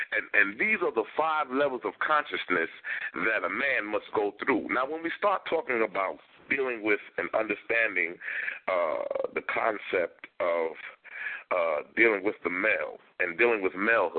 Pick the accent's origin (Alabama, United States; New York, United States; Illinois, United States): New York, United States; Brooklyn; because growing up in Brooklyn, my mother raised me.